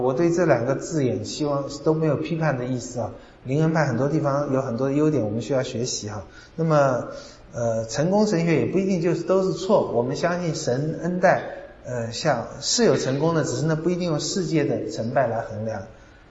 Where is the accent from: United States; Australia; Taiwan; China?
China; 我们中国人也很喜欢有的时候很唯心啊